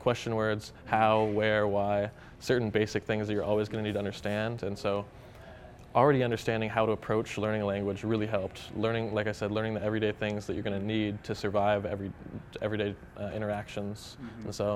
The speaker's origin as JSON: {"language": "English", "region": "Alaska", "country": "United States", "tie": "born or raised there", "said": "growing up in Alaska, most of what we're going to experience if we want to see the world is going to be in print until we're a certain age."}